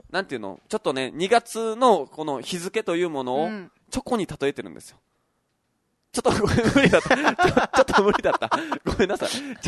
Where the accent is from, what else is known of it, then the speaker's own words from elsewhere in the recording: Kimotsuki, Kagoshima, Japan; おい、俺の地元な、俺の地元。同じ扱いすな。